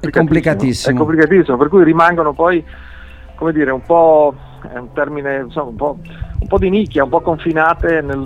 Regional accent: Merano, Trentino-Alto Adige, Italy; born there; now in Rome, Italy; io sono nato a Merano, in Alto Adige.

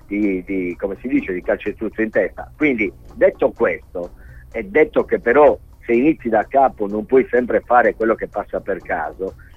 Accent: Sardinia, Italy; da sardo che, come al solito, è capacissimo di piagnucolare

